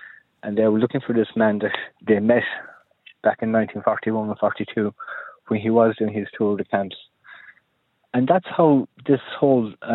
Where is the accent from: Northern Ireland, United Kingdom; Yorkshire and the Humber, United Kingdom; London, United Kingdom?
Northern Ireland, United Kingdom; Ballydudden; I'm actually from Ballydudden myself